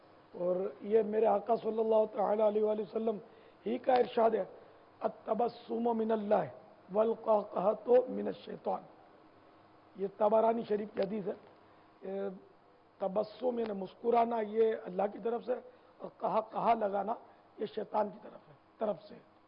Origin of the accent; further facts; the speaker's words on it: Karachi, Sindh, Pakistan; born there; نہ سندھی ہوں نہ پنجابی ہوں نہ اردو اسپیکنگ ہوں، باب المدینہ کی پیداوار ہے، پیدائش ہوں. البتہ یوں ہم مہاجر ہیں، ہمارے ماں باپ ہند سے وہ ہجرت کر کے یہاں لٹ کر آئے تھے، یہ یوں ابن مہاجر ہوں.